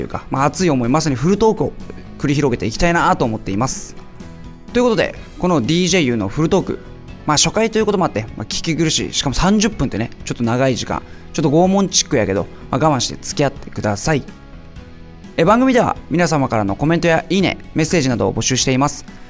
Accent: Fukuoka, Japan; 年は27歳です。もう中堅あたりになりますね、人生で言いますと。で、出身はですけど福岡ですね、九州で生まれ育ちました。

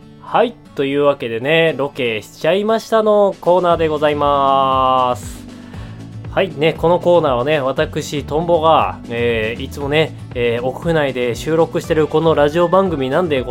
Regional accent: Hokkaido, Japan; 私がね北海道の、故郷のね味というか故郷の雰囲気をね味わいたくて

